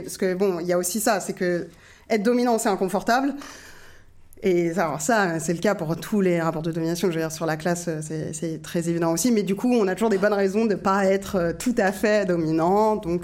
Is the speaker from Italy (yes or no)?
yes; Italy; Donc moi je suis italien, je suis pas blanc, moi donc voilà.